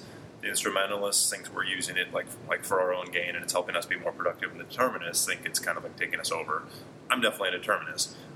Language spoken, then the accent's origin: English; Santa Barbara, California, United States; So, I'm from Santa Barbara, California. Ways away. And, yeah, that's where I grew up, in beautiful sunshine. And then, for some reason, I made my way out here for college.